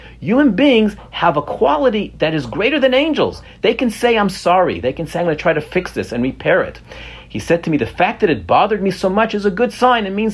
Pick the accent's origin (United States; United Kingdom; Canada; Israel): Israel; I think when I was about 7 or 8 years old, I grew up in Israel, and not really observant at that time